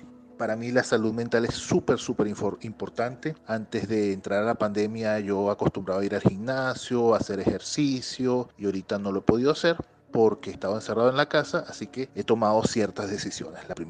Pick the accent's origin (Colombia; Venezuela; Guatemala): Venezuela; now in Montreal, Canada; Soy venezolano, pero vivo en Montreal, Canadá. Soy intérprete de italiano y español